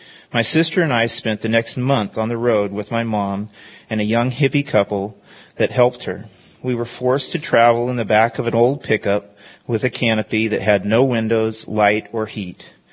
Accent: Eugene, Oregon, United States; born there; I was born in Eugene, Oregon in 1963. My sister and I grew up in a Christian home.

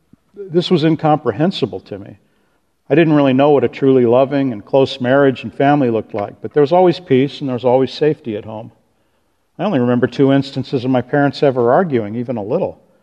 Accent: Florida, United States; born there; I was born in Florida and my dad was an astronaut.

